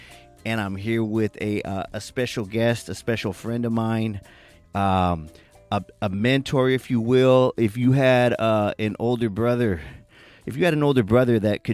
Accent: San Diego, California, United States; Now, I grew up in East San Diego, what people call City Heights. I grew up there until I was about 25 years old

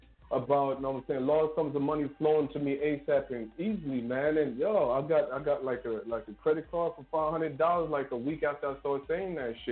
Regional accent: Jamaica; I'm from Jamaica and she's from Trinidad, so it's gonna be a little bit different.

